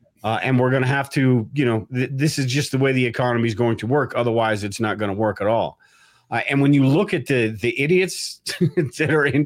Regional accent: United States; Almost like we feel guilty, not us, most Americans feel guilty for being American.

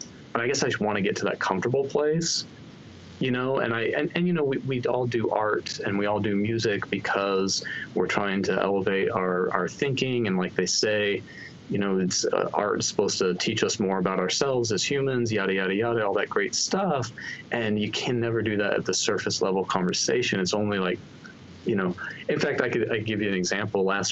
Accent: Utah, United States; to the West Coast, where I grew up in Utah.

